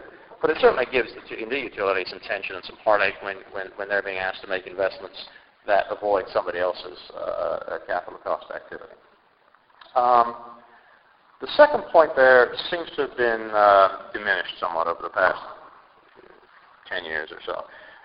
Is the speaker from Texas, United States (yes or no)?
yes; Texas, United States; In my home state, Texas, for example, the legislature only meets every 2 years.